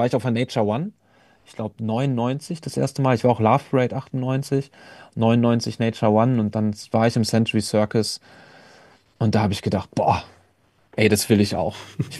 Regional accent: Iserlohn, North Rhine-Westphalia, Germany; 2001 dann in Iserlohn, wo ich herkomme, die erste Partyreihe organisiert

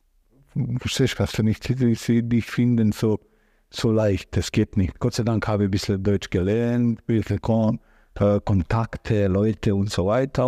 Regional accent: Bosnia & Herzegovina; German is a second language; moved away as an adult; Ich bin geboren in Jugoslawien. Dieses Land gibt es nicht mehr, aber top. Dieses Land ist zerstört mit diesem Krieg.

